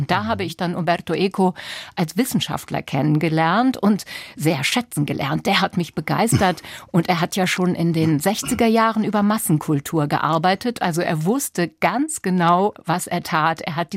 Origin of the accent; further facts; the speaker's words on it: Lower Saxony, Germany; ich komme aus Niedersachsen, wo ich kein Latein in der Schule hatte